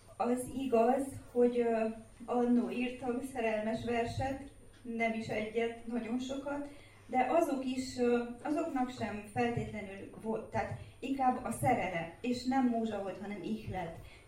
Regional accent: Cluj-Napoca, Cluj County, Romania; én a Monostoron nőttem fel a 70-es évek második felében

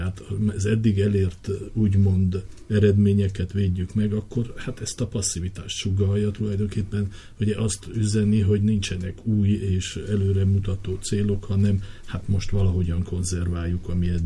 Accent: Romania; aztán ráadásul mi romániai magyarok is magyarok vagyunk.

